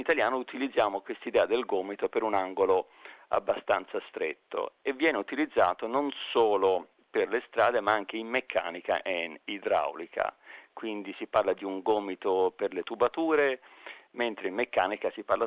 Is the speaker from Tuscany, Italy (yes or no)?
yes; Tuscany, Italy; Devo dire che da toscano non è un'espressione che io abbia sentito molto spesso